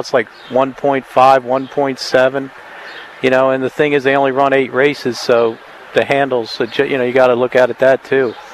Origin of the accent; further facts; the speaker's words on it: New Jersey, United States; No, I'm from North Jersey.